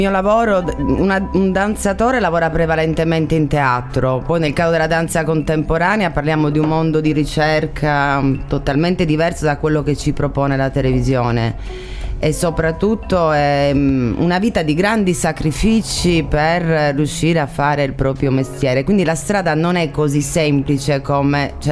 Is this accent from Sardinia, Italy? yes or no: yes; Cagliari, Sardinia, Italy; also born or lived in Rome; Sono di Cagliari, mi sono formata a Cagliari con un Palaleoni, e poi sono partita per Roma